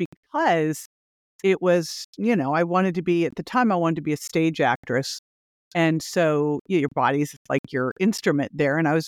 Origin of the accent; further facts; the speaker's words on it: California, United States; So I grew up outside of San Francisco. I went to a modeling agency in San Francisco